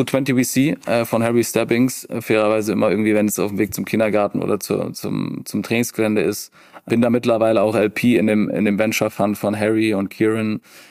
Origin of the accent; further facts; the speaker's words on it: Bavaria, Germany; now in Frankfurt, Germany; Ich bin ja gebürtiger Allgäuer